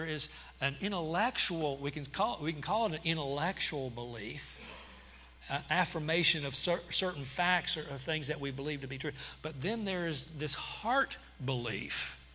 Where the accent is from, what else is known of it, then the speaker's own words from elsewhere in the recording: Knoxville, Tennessee, United States; I was raised in Knoxville. Early memories of elementary school is standing up at the beginning of the day and pledging allegiance to the flag.